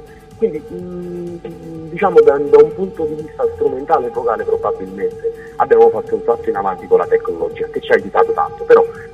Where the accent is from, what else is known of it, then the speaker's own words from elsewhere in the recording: Naples, Campania, Italy; innanzitutto sono un ragazzo di 24 anni … un ragazzo di 24 anni, sono napoletano